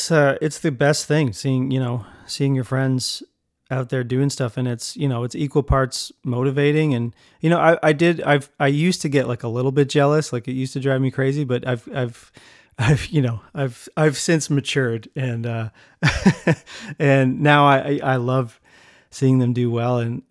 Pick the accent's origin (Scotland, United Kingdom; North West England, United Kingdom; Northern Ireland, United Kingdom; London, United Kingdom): London, United Kingdom; I think growing up in London, just, I wanted that community.